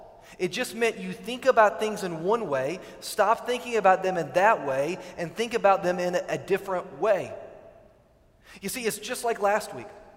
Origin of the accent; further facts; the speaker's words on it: Virginia, United States; When I was growing up in Virginia, we'd frequently go to Washington, D.C.